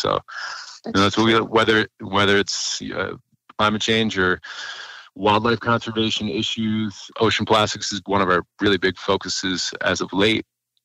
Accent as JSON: {"language": "English", "town": "Baltimore", "region": "Maryland", "country": "United States", "tie": "born or raised there", "said": "Grew up in Baltimore. I managed rock bands in my early 20s."}